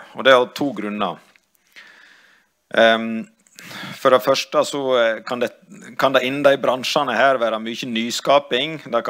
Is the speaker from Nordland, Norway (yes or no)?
no; Vik, Vestland, Norway; Hjemme i Vik så er det lokale entreprenører innen bygg som har gjort det